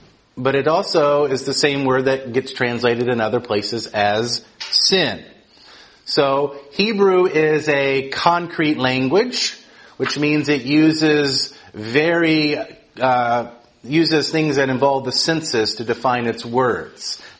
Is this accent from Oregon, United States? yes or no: no; Georgia, United States; I'm from the South. I'm actually from Georgia.